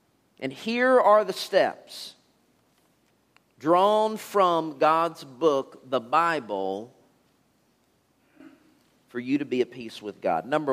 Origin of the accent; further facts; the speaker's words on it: Alvarado, Texas, United States; And as a kid growing up in Alvarado, I was a fairly good kid.